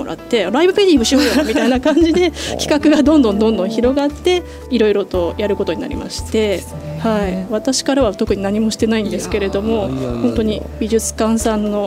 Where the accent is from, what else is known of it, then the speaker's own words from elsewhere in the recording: Tokyo, Japan; moved away as an adult; 私実は出身は東京でして、はい、10年前に結婚を機にこちらに移住してきました。